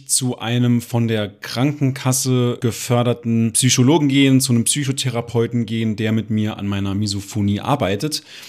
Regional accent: Munich, Bavaria, Germany; born there; wir sind in München geboren

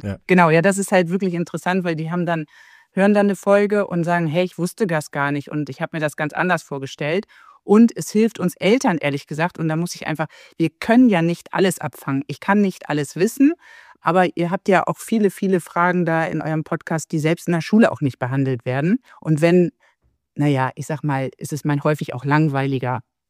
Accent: Hamburg, Germany; moved away as an adult; now in Croatia; wir kommen eigentlich ursprünglich aus Norddeutschland, aus Hamburg, sind vor 5 Jahren nach Kroatien ausgewandert

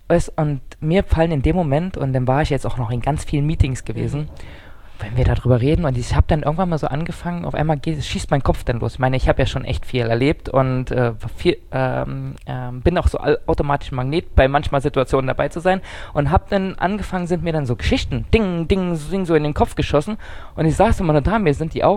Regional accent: Magdeburg, Saxony-Anhalt, Germany; ich bin in Diesdorf groß geworden, ein Stadtteil in Magdeburg.

